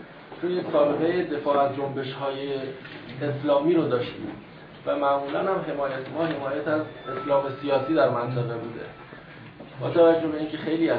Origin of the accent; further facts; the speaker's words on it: Iran; گفتم البته من ایرانی هستم